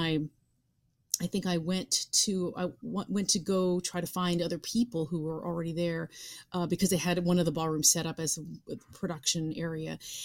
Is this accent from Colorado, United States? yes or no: no; New York City, New York, United States; being a New Yorker and feeling the collective grief and compassion that came from the city was deeply profound.